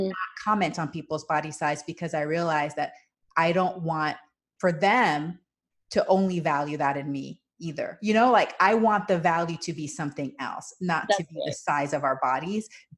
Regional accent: Panama; And so I grew up with this in Panama.

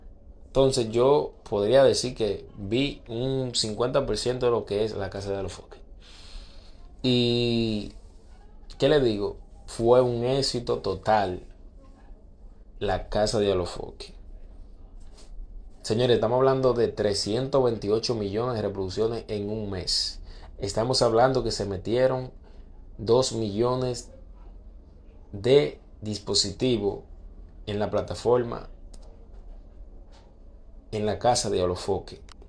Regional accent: Dominican Republic; Me incluyo porque yo obviamente soy dominicano.

